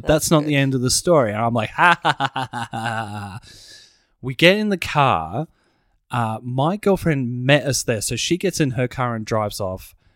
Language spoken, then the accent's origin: English; Broadmeadows, Victoria, Australia; We grew up in Broadmeadows, and I know we didn't have much more than that to do.